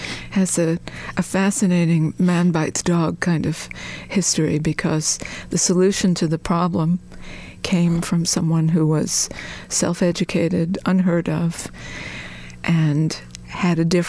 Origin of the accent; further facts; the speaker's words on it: Bronx, New York, United States; I grew up right near the Bronx Zoo and the Bronx Botanical Gardens and went to the Bronx High School of Science.